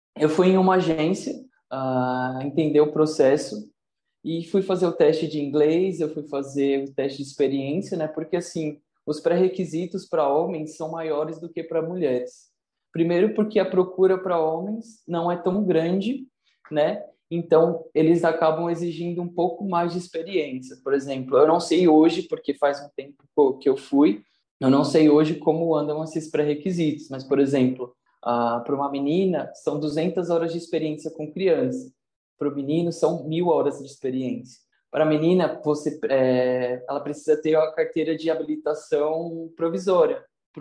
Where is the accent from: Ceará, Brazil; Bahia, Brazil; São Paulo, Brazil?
São Paulo, Brazil; Eu tenho 27 anos e sou de São Paulo, capital.